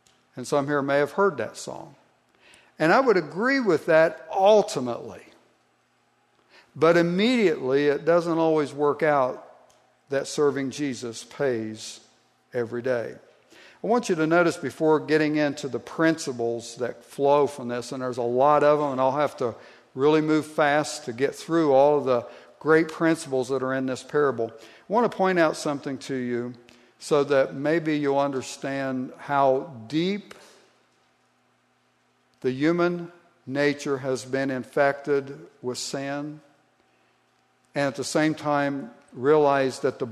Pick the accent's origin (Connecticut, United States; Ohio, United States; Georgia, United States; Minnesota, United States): Ohio, United States; Now, where I grew up in Southeast Ohio, labor unions were big.